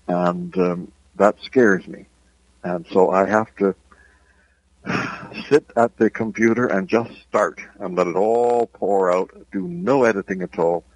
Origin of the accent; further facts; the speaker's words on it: Hamilton, Ontario, Canada; also born or lived in Niagara Falls; Well, I began in Hamilton, where I mostly was raised. I was born in Niagara Falls, and then the family moved to Hamilton, and that's where I spent a lot of my first years.